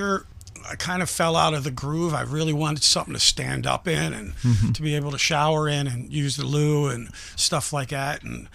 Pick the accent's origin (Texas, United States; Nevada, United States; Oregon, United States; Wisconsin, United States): Nevada, United States; Las Vegas; also born or lived in Atlantic City, United States; I was born in Atlantic City, but left there at 8. I more or less grew up in Vegas.